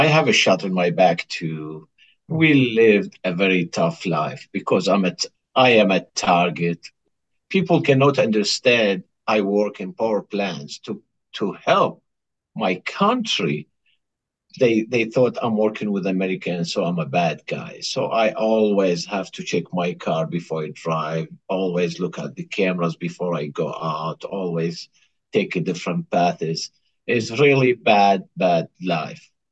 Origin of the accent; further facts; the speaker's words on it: Baghdad, Baghdad Governorate, Iraq; English is a second language; moved away as an adult; now in United States; I'm from Baghdad, Iraq. I moved to the United States at the end of 2017.